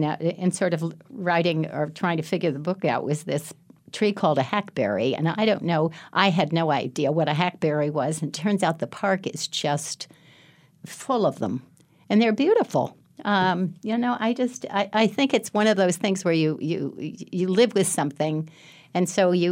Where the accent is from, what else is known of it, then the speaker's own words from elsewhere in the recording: East Coast, United States; I grew up on the East Coast, and it really devastated the elm trees.